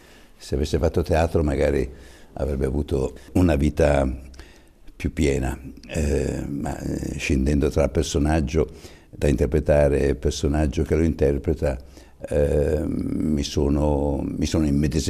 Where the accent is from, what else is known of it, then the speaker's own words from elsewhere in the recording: Novara, Piedmont, Italy; born there; Sono nato a Novara perché mio padre aveva un ristorante a Novara